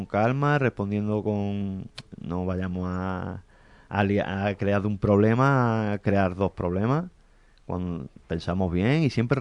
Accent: Andalusia, Spain; Somos andaluces, vamos a responder con arte

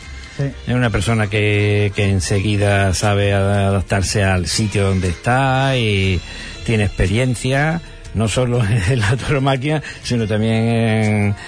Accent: Jerez de la Frontera, Andalusia, Spain; Fíjate que soy de Jerezana.

